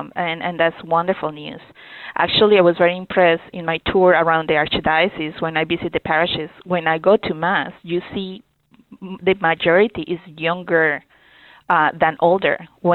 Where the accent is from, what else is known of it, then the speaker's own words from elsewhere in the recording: Colombia; now in United States; I was born in Colombia, raised in Colombia